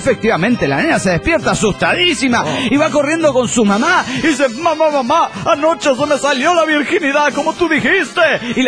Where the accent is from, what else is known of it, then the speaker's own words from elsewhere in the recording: Barcelona, Catalonia, Spain; Soy el culé de Barcelona, España.